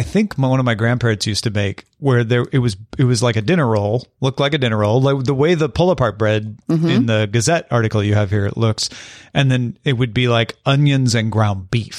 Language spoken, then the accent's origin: English; Oregon, United States; We're from Oregon, and I can say that Portland has nothing on Bogota when it comes to bike infrastructure.